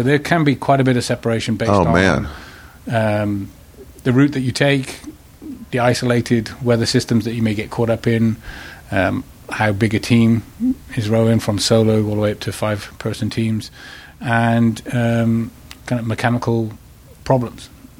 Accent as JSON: {"language": "English", "town": "Hereford", "region": "West Midlands", "country": "United Kingdom", "said": "I'm on the border of border of Wales and England, a little place called Hereford."}